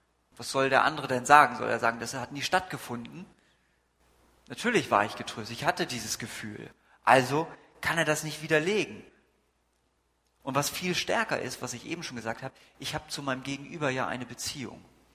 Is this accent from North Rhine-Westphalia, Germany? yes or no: no; Lübeck, Schleswig-Holstein, Germany; es war eine relativ große Gemeinde, wo ich aufgewachsen bin mit 300 Mitgliedern, es war in Lübeck